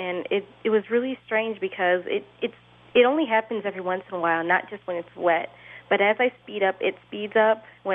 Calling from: Granville, Michigan, United States; I'm from Granville, Michigan.

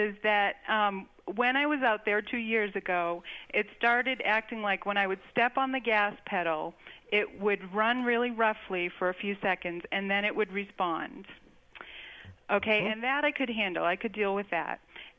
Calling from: Chinle, Arizona, United States; I'm calling from Chinle, Arizona.

